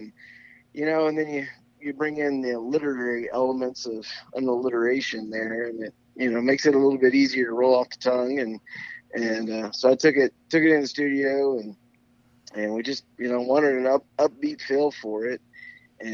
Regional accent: Greenwood, Indiana, United States; Greenwood, Indiana. Yep, yeah.

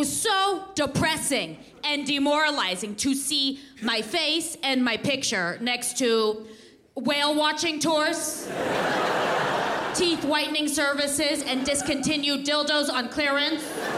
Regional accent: San Francisco, California, United States; I did 4 shows in my hometown, San Francisco.

